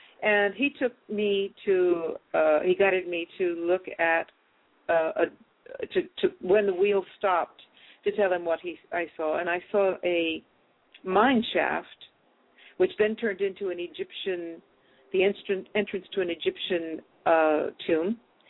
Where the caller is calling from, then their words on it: Italy; I am calling from Italy, so maybe.